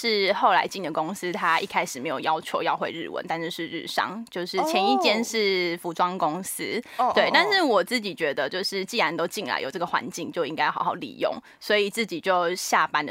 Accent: Taiwan; 我们台湾人是怎么样，工作方式日本人是怎么样，互相稍微配合一下这样子。

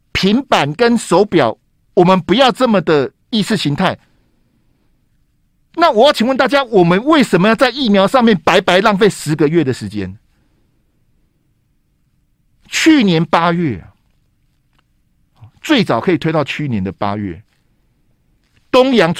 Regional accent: Taiwan; 这时代哈，惊嗨哈，我们台湾人去大陆啊，你一定是走港澳台那个线，你要走别的线，你也走不进去啊。好，我们要拿台胞证去嘛哈。我们台湾的各种的产品，不管是农产品或是 IT 的那些产品，卖到大陆全部都是中国台湾。

